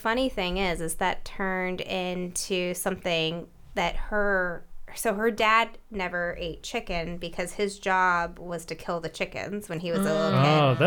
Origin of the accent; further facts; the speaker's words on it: Warren, Ohio, United States; Yes, I'm from Northeast Ohio. Northeast? Small area called Warren.